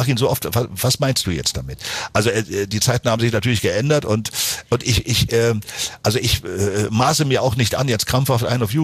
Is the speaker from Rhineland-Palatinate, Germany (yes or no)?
no; Berlin, Germany; ich bin ja aufgewachsen in West-Berlin